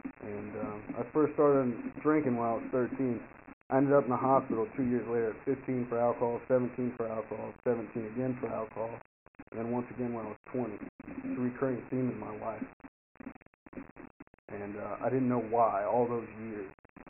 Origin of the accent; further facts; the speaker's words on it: Roswell, United States; I grew up here in Roswell, and normal childhood and everything, and always felt a little off.